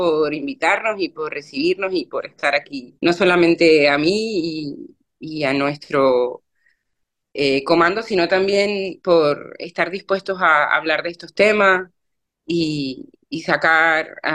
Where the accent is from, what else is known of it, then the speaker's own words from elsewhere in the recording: Venezuela; now in Málaga, Spain; yo soy de Venezuela y vivo ahora en Málaga.